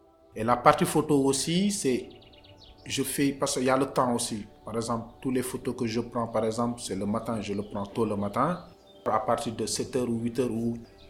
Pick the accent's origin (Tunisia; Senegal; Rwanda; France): Senegal; Saint-Louis; now in Dakar, Senegal; Je suis né à Saint-Louis, j'ai grandi à Saint-Louis, voilà, et c'est après que je suis venu à Dakar pour faire les études.